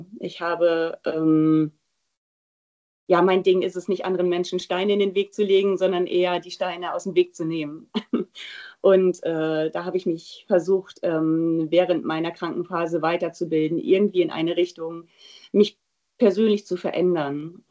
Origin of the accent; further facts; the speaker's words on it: Lower Saxony, Germany; born there; Vollblut Ostfriesin